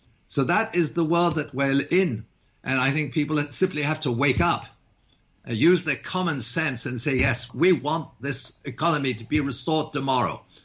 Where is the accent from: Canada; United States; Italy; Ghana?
Canada; I'm not making any kind of comment on U.S. elections. I'm a Canadian, okay?